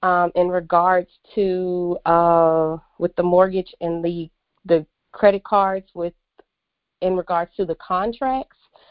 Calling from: Georgia, United States; My question is, I'm calling from Georgia

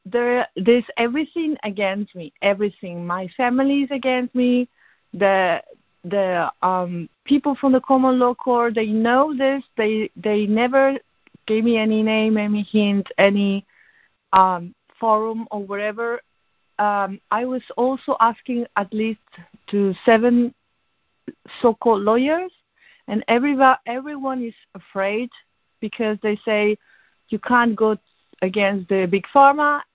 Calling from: Spain; English is a second language; I call from Spain.

